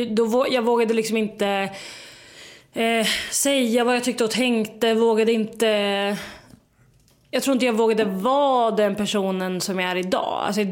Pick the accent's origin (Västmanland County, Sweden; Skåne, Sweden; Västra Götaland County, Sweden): Västmanland County, Sweden; Västerås; accent: Västerås dialect; Alltså Västerås dialekt?